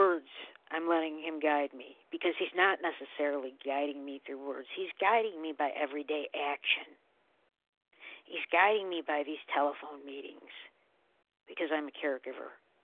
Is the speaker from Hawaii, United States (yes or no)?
no; Syracuse, New York, United States; accent: Syracuse; I'm 42, from Syracuse, New York, and you can tell in my accent, Syracuse.